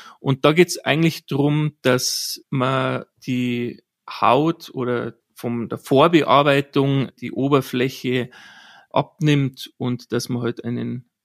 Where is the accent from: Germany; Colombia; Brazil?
Germany; Bavaria; born there; gebürtig bin ich aus Bayern